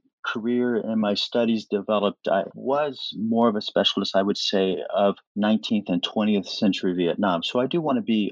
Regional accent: Kansas City, United States; now in Canada; Well, to start, I'm an American citizen. I've recently become Canadian

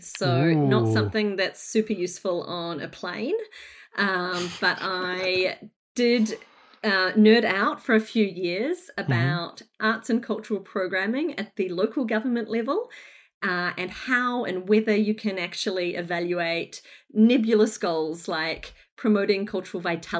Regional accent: Northland, New Zealand; now in Brunswick, Australia; But I hail from Northland in New Zealand, Aotearoa, where I was very fortunate to grow up and get educated and work for a little bit.

